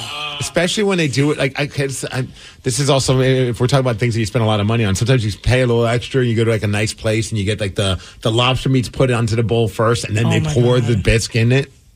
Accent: New York, United States; Even as a New Yorker, you don't have with that one.

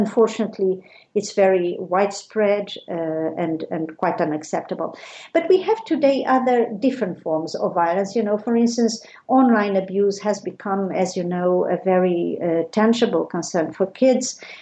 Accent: Portugal; I'm a lawyer. I'm from Portugal originally, and I have been dealing with children's rights for a number of years.

